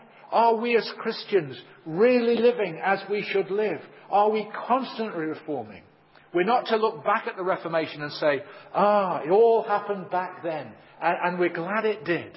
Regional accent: Leicester, East Midlands, United Kingdom; I was born and bred in Leicester.

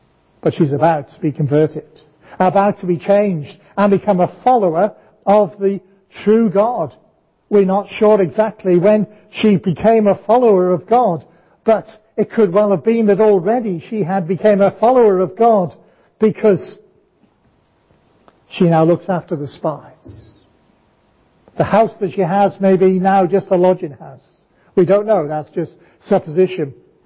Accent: Wales, United Kingdom; that spoke to me because I'm from Wales

